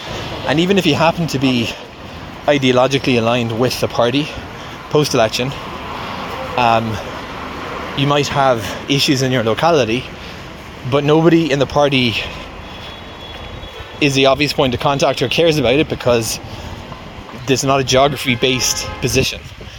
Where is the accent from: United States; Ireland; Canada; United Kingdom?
Ireland; Where I grew up in Ireland, we have a system whereby you have elected representatives with constituencies